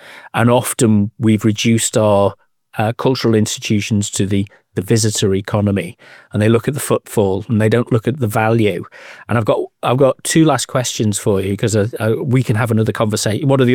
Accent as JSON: {"language": "English", "town": "Liverpool", "region": "North West England", "country": "United Kingdom", "said": "I'm from Liverpool originally, and at school we learned about the Pendle witches."}